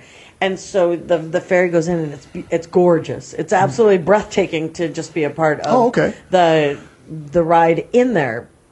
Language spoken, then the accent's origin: English; Minnesota, United States; I grew up in Minnesota, we're 5 hours from the border, and I never have been to Canada.